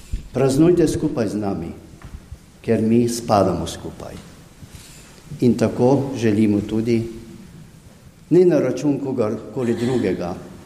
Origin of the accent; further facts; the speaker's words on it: Prekmurje, Slovenia; tudi Prekmurci smo pred 100 leti prišli domov, tja, kamor sodimo. Mi vsi skupaj, našo lepo deželo Slovenijo